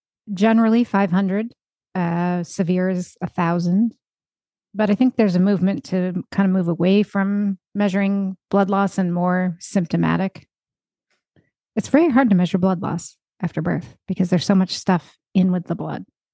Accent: Canada; I grew up in Canada

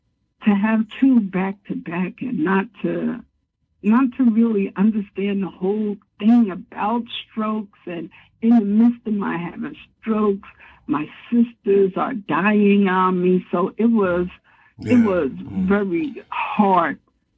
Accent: New Jersey, United States; I grew up in North New Jersey.

